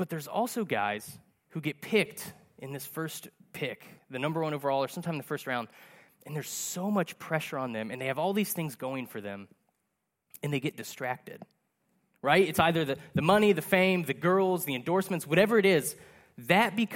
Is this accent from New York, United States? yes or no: no; Columbus, Ohio, United States; But I grew up in Columbus, grew up in a football house.